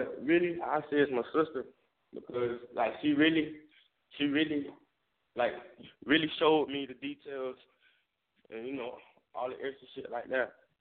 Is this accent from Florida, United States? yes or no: yes; Tampa, Florida, United States; now in Atlanta, United States; I said born and raised. I'm in Atlanta right now, you know. I'm in the A right now. Born and raised in Tampa, Florida.